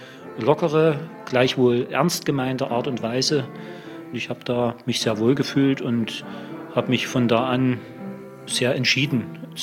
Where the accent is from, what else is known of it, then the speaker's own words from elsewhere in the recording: Saxony, Germany; Ich komme aus dem Vogtland und Vogtland-Erzgebirge. Das war ja schon immer ein sehr frommer Bereich dort, ja, also der deutsche Bibelbelt, wie er manchmal genannt wird, pietistisch geprägt.